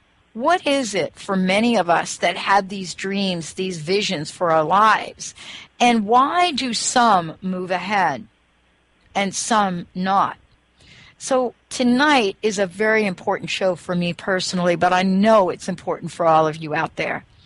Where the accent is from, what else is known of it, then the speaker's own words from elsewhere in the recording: New York, United States; And when I was 5 years old, I grew up in the Bronx.